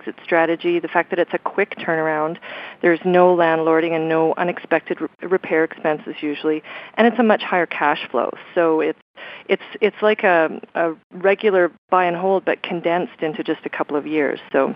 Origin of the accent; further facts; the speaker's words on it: Edmonton, Alberta, Canada; also born or lived in New Zealand; I'm from the Edmonton area, but I lived in New Zealand for a couple of years